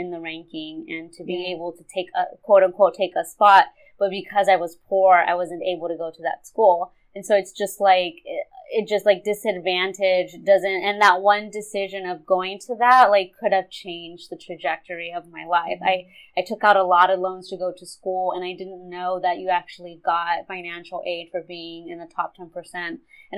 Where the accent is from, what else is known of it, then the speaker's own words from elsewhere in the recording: Texas, United States; In the state that I went to, I'm from Texas